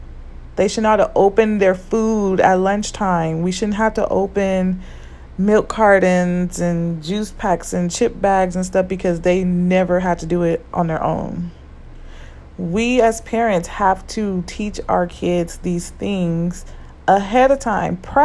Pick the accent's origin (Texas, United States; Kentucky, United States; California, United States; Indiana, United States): California, United States; Compton; I grew up in Compton, California. We didn't have to have no shooting drills. We just only had to have earthquake drills.